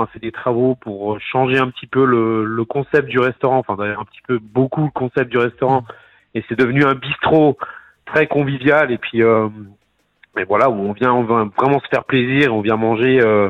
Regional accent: Habsheim, Grand Est, France; c'est un petit peu un rêve pour moi parce que j'ai grandi à Absheim

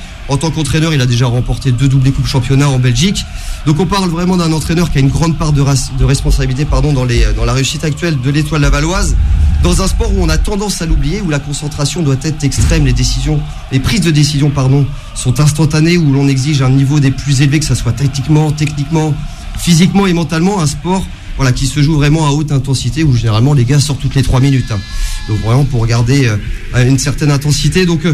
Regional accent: Pays de la Loire, France; Parce que moi, je viens de la Mayenne

